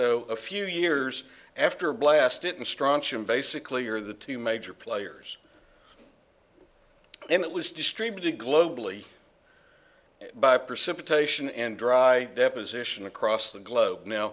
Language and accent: English; Texas, United States; Now, luckily, I grew up in Texas. That wasn't a big issue, but when it did snow, we wanted to try it.